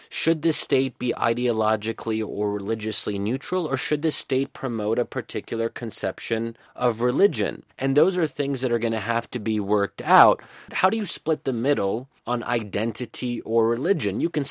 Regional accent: United States; And speaking as an American now, you know, we don't have to like groups like the Muslim Brotherhood.

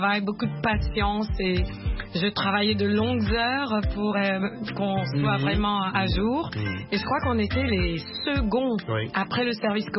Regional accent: Kenya; je venais des Caraïbes à l'origine et ma mère est de Washington et j'avais grandi au Kenya en Afrique anglophone. Donc, j'avais pas l'expérience de l'Afrique francophone.

